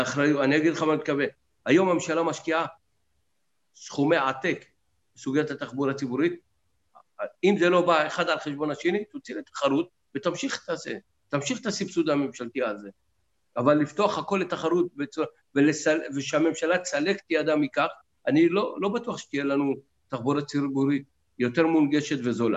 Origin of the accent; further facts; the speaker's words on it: Beersheba, Southern District, Israel; אני גדלתי בבאר שבע